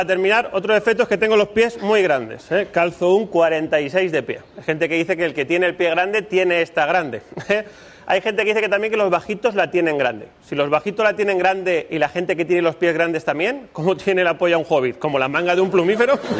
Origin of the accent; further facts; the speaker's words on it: Valencia, Valencian Community, Spain; vengo de Valencia y os adelanto que no he estado todavía en Mujeres Hombres y viceversa. Soy unos pocos valencianos que no lo ha logrado aún.